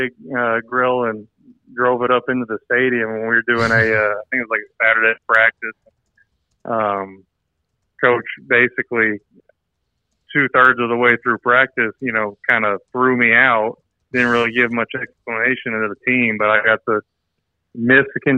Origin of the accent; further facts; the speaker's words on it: Texas, United States; So that is something that I, growing up in Texas, been around barbecue my whole life.